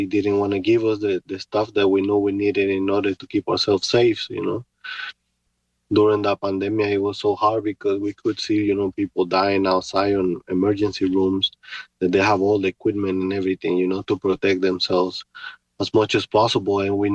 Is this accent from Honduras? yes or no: yes; Honduras; English is a second language; moved away as an adult; now in United States; I'm originally from Honduras. I came to United States in 1999. I was 18 years old at that time. And I've been living here ever since that time.